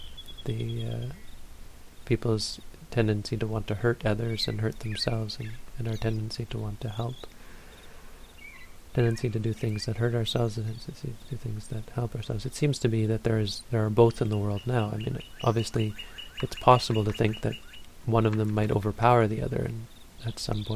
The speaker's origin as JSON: {"language": "English", "region": "Ontario", "country": "Canada", "tie": "born or raised there", "said": "I was just a kid growing up in Northern Ontario, Canada."}